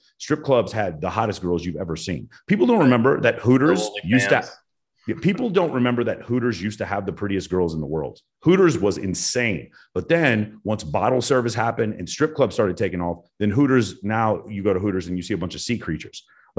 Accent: Dallas, Texas, United States; I grew up in East Dallas, and I had a weird upbringing. Not weird, this is kind of a dynamic upbringing where we lived in a decent neighborhood. We lived in a nice, safe neighborhood. But I went to high school south of the train tracks at Woodrow Wilson

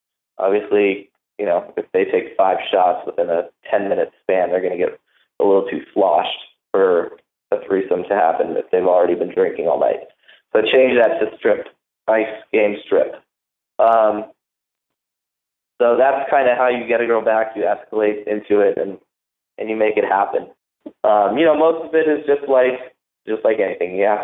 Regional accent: Huntington Beach, California, United States; he grew up in Huntington Beach, my hometown.

